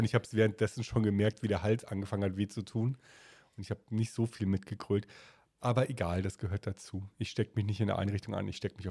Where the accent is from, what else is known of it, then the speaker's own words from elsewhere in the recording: Rhineland, Germany; ich komme halt aus dem Zentralrheinland, also für mich war das ja schon auch Kindheit